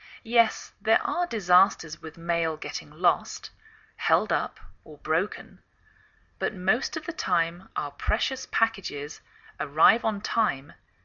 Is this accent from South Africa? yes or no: no; England, United Kingdom; now in United States